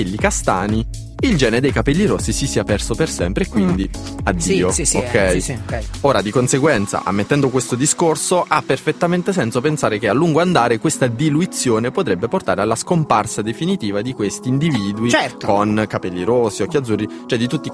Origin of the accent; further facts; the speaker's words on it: Molise, Italy; poi tipo io che ho gli occhi azzurri, sono mancino, sono del Molise.